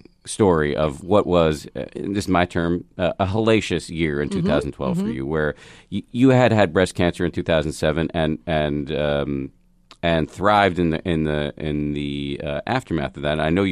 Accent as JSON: {"language": "English", "region": "Massachusetts", "country": "United States", "tie": "born or raised there", "said": "but I grew up in the People's Republic of Massachusetts, and I, you know, it's like, I didn't know, I mean, I had a rabbi, but like, I don't even think he believed"}